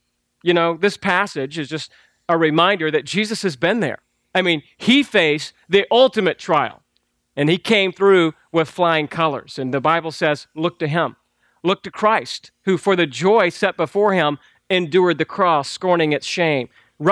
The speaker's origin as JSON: {"language": "English", "region": "Georgia", "country": "United States", "tie": "born or raised there", "said": "I know I grew up in Georgia, the greatest state in the union. Come on, you know it. So that's I grew up picking peaches"}